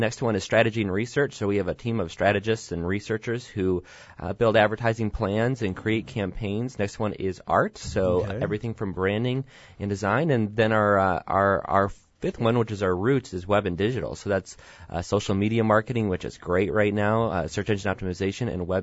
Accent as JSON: {"language": "English", "town": "Oshkosh", "region": "Wisconsin", "country": "United States", "tie": "born or raised there", "said": "I'm an Oshkosh native, so born and raised in Oshkosh, Wisconsin, and I've always had a passion for advertising and marketing."}